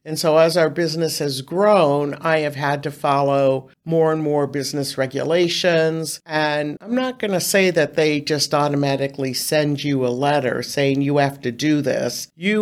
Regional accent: Warren, Ohio, United States; now in Akron, United States; I grew up in Warren, Ohio, and I use the reference of Warren was like going back to Baby Bear, and Cleveland was Papa Bear.

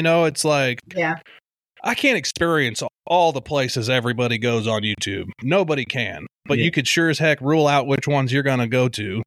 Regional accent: Springfield, Missouri, United States; And I grew up in Springfield, Missouri, well, south of there a little bit, but it's a lot larger than we're at.

